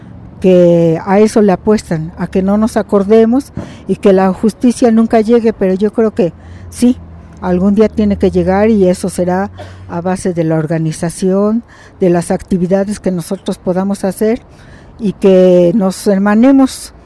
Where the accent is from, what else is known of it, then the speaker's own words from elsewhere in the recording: Mexico; no olvidemos que como mexicanos